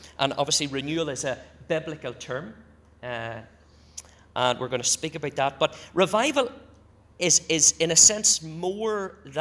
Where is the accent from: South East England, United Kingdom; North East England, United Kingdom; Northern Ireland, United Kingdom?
Northern Ireland, United Kingdom; when I grew up in Northern Ireland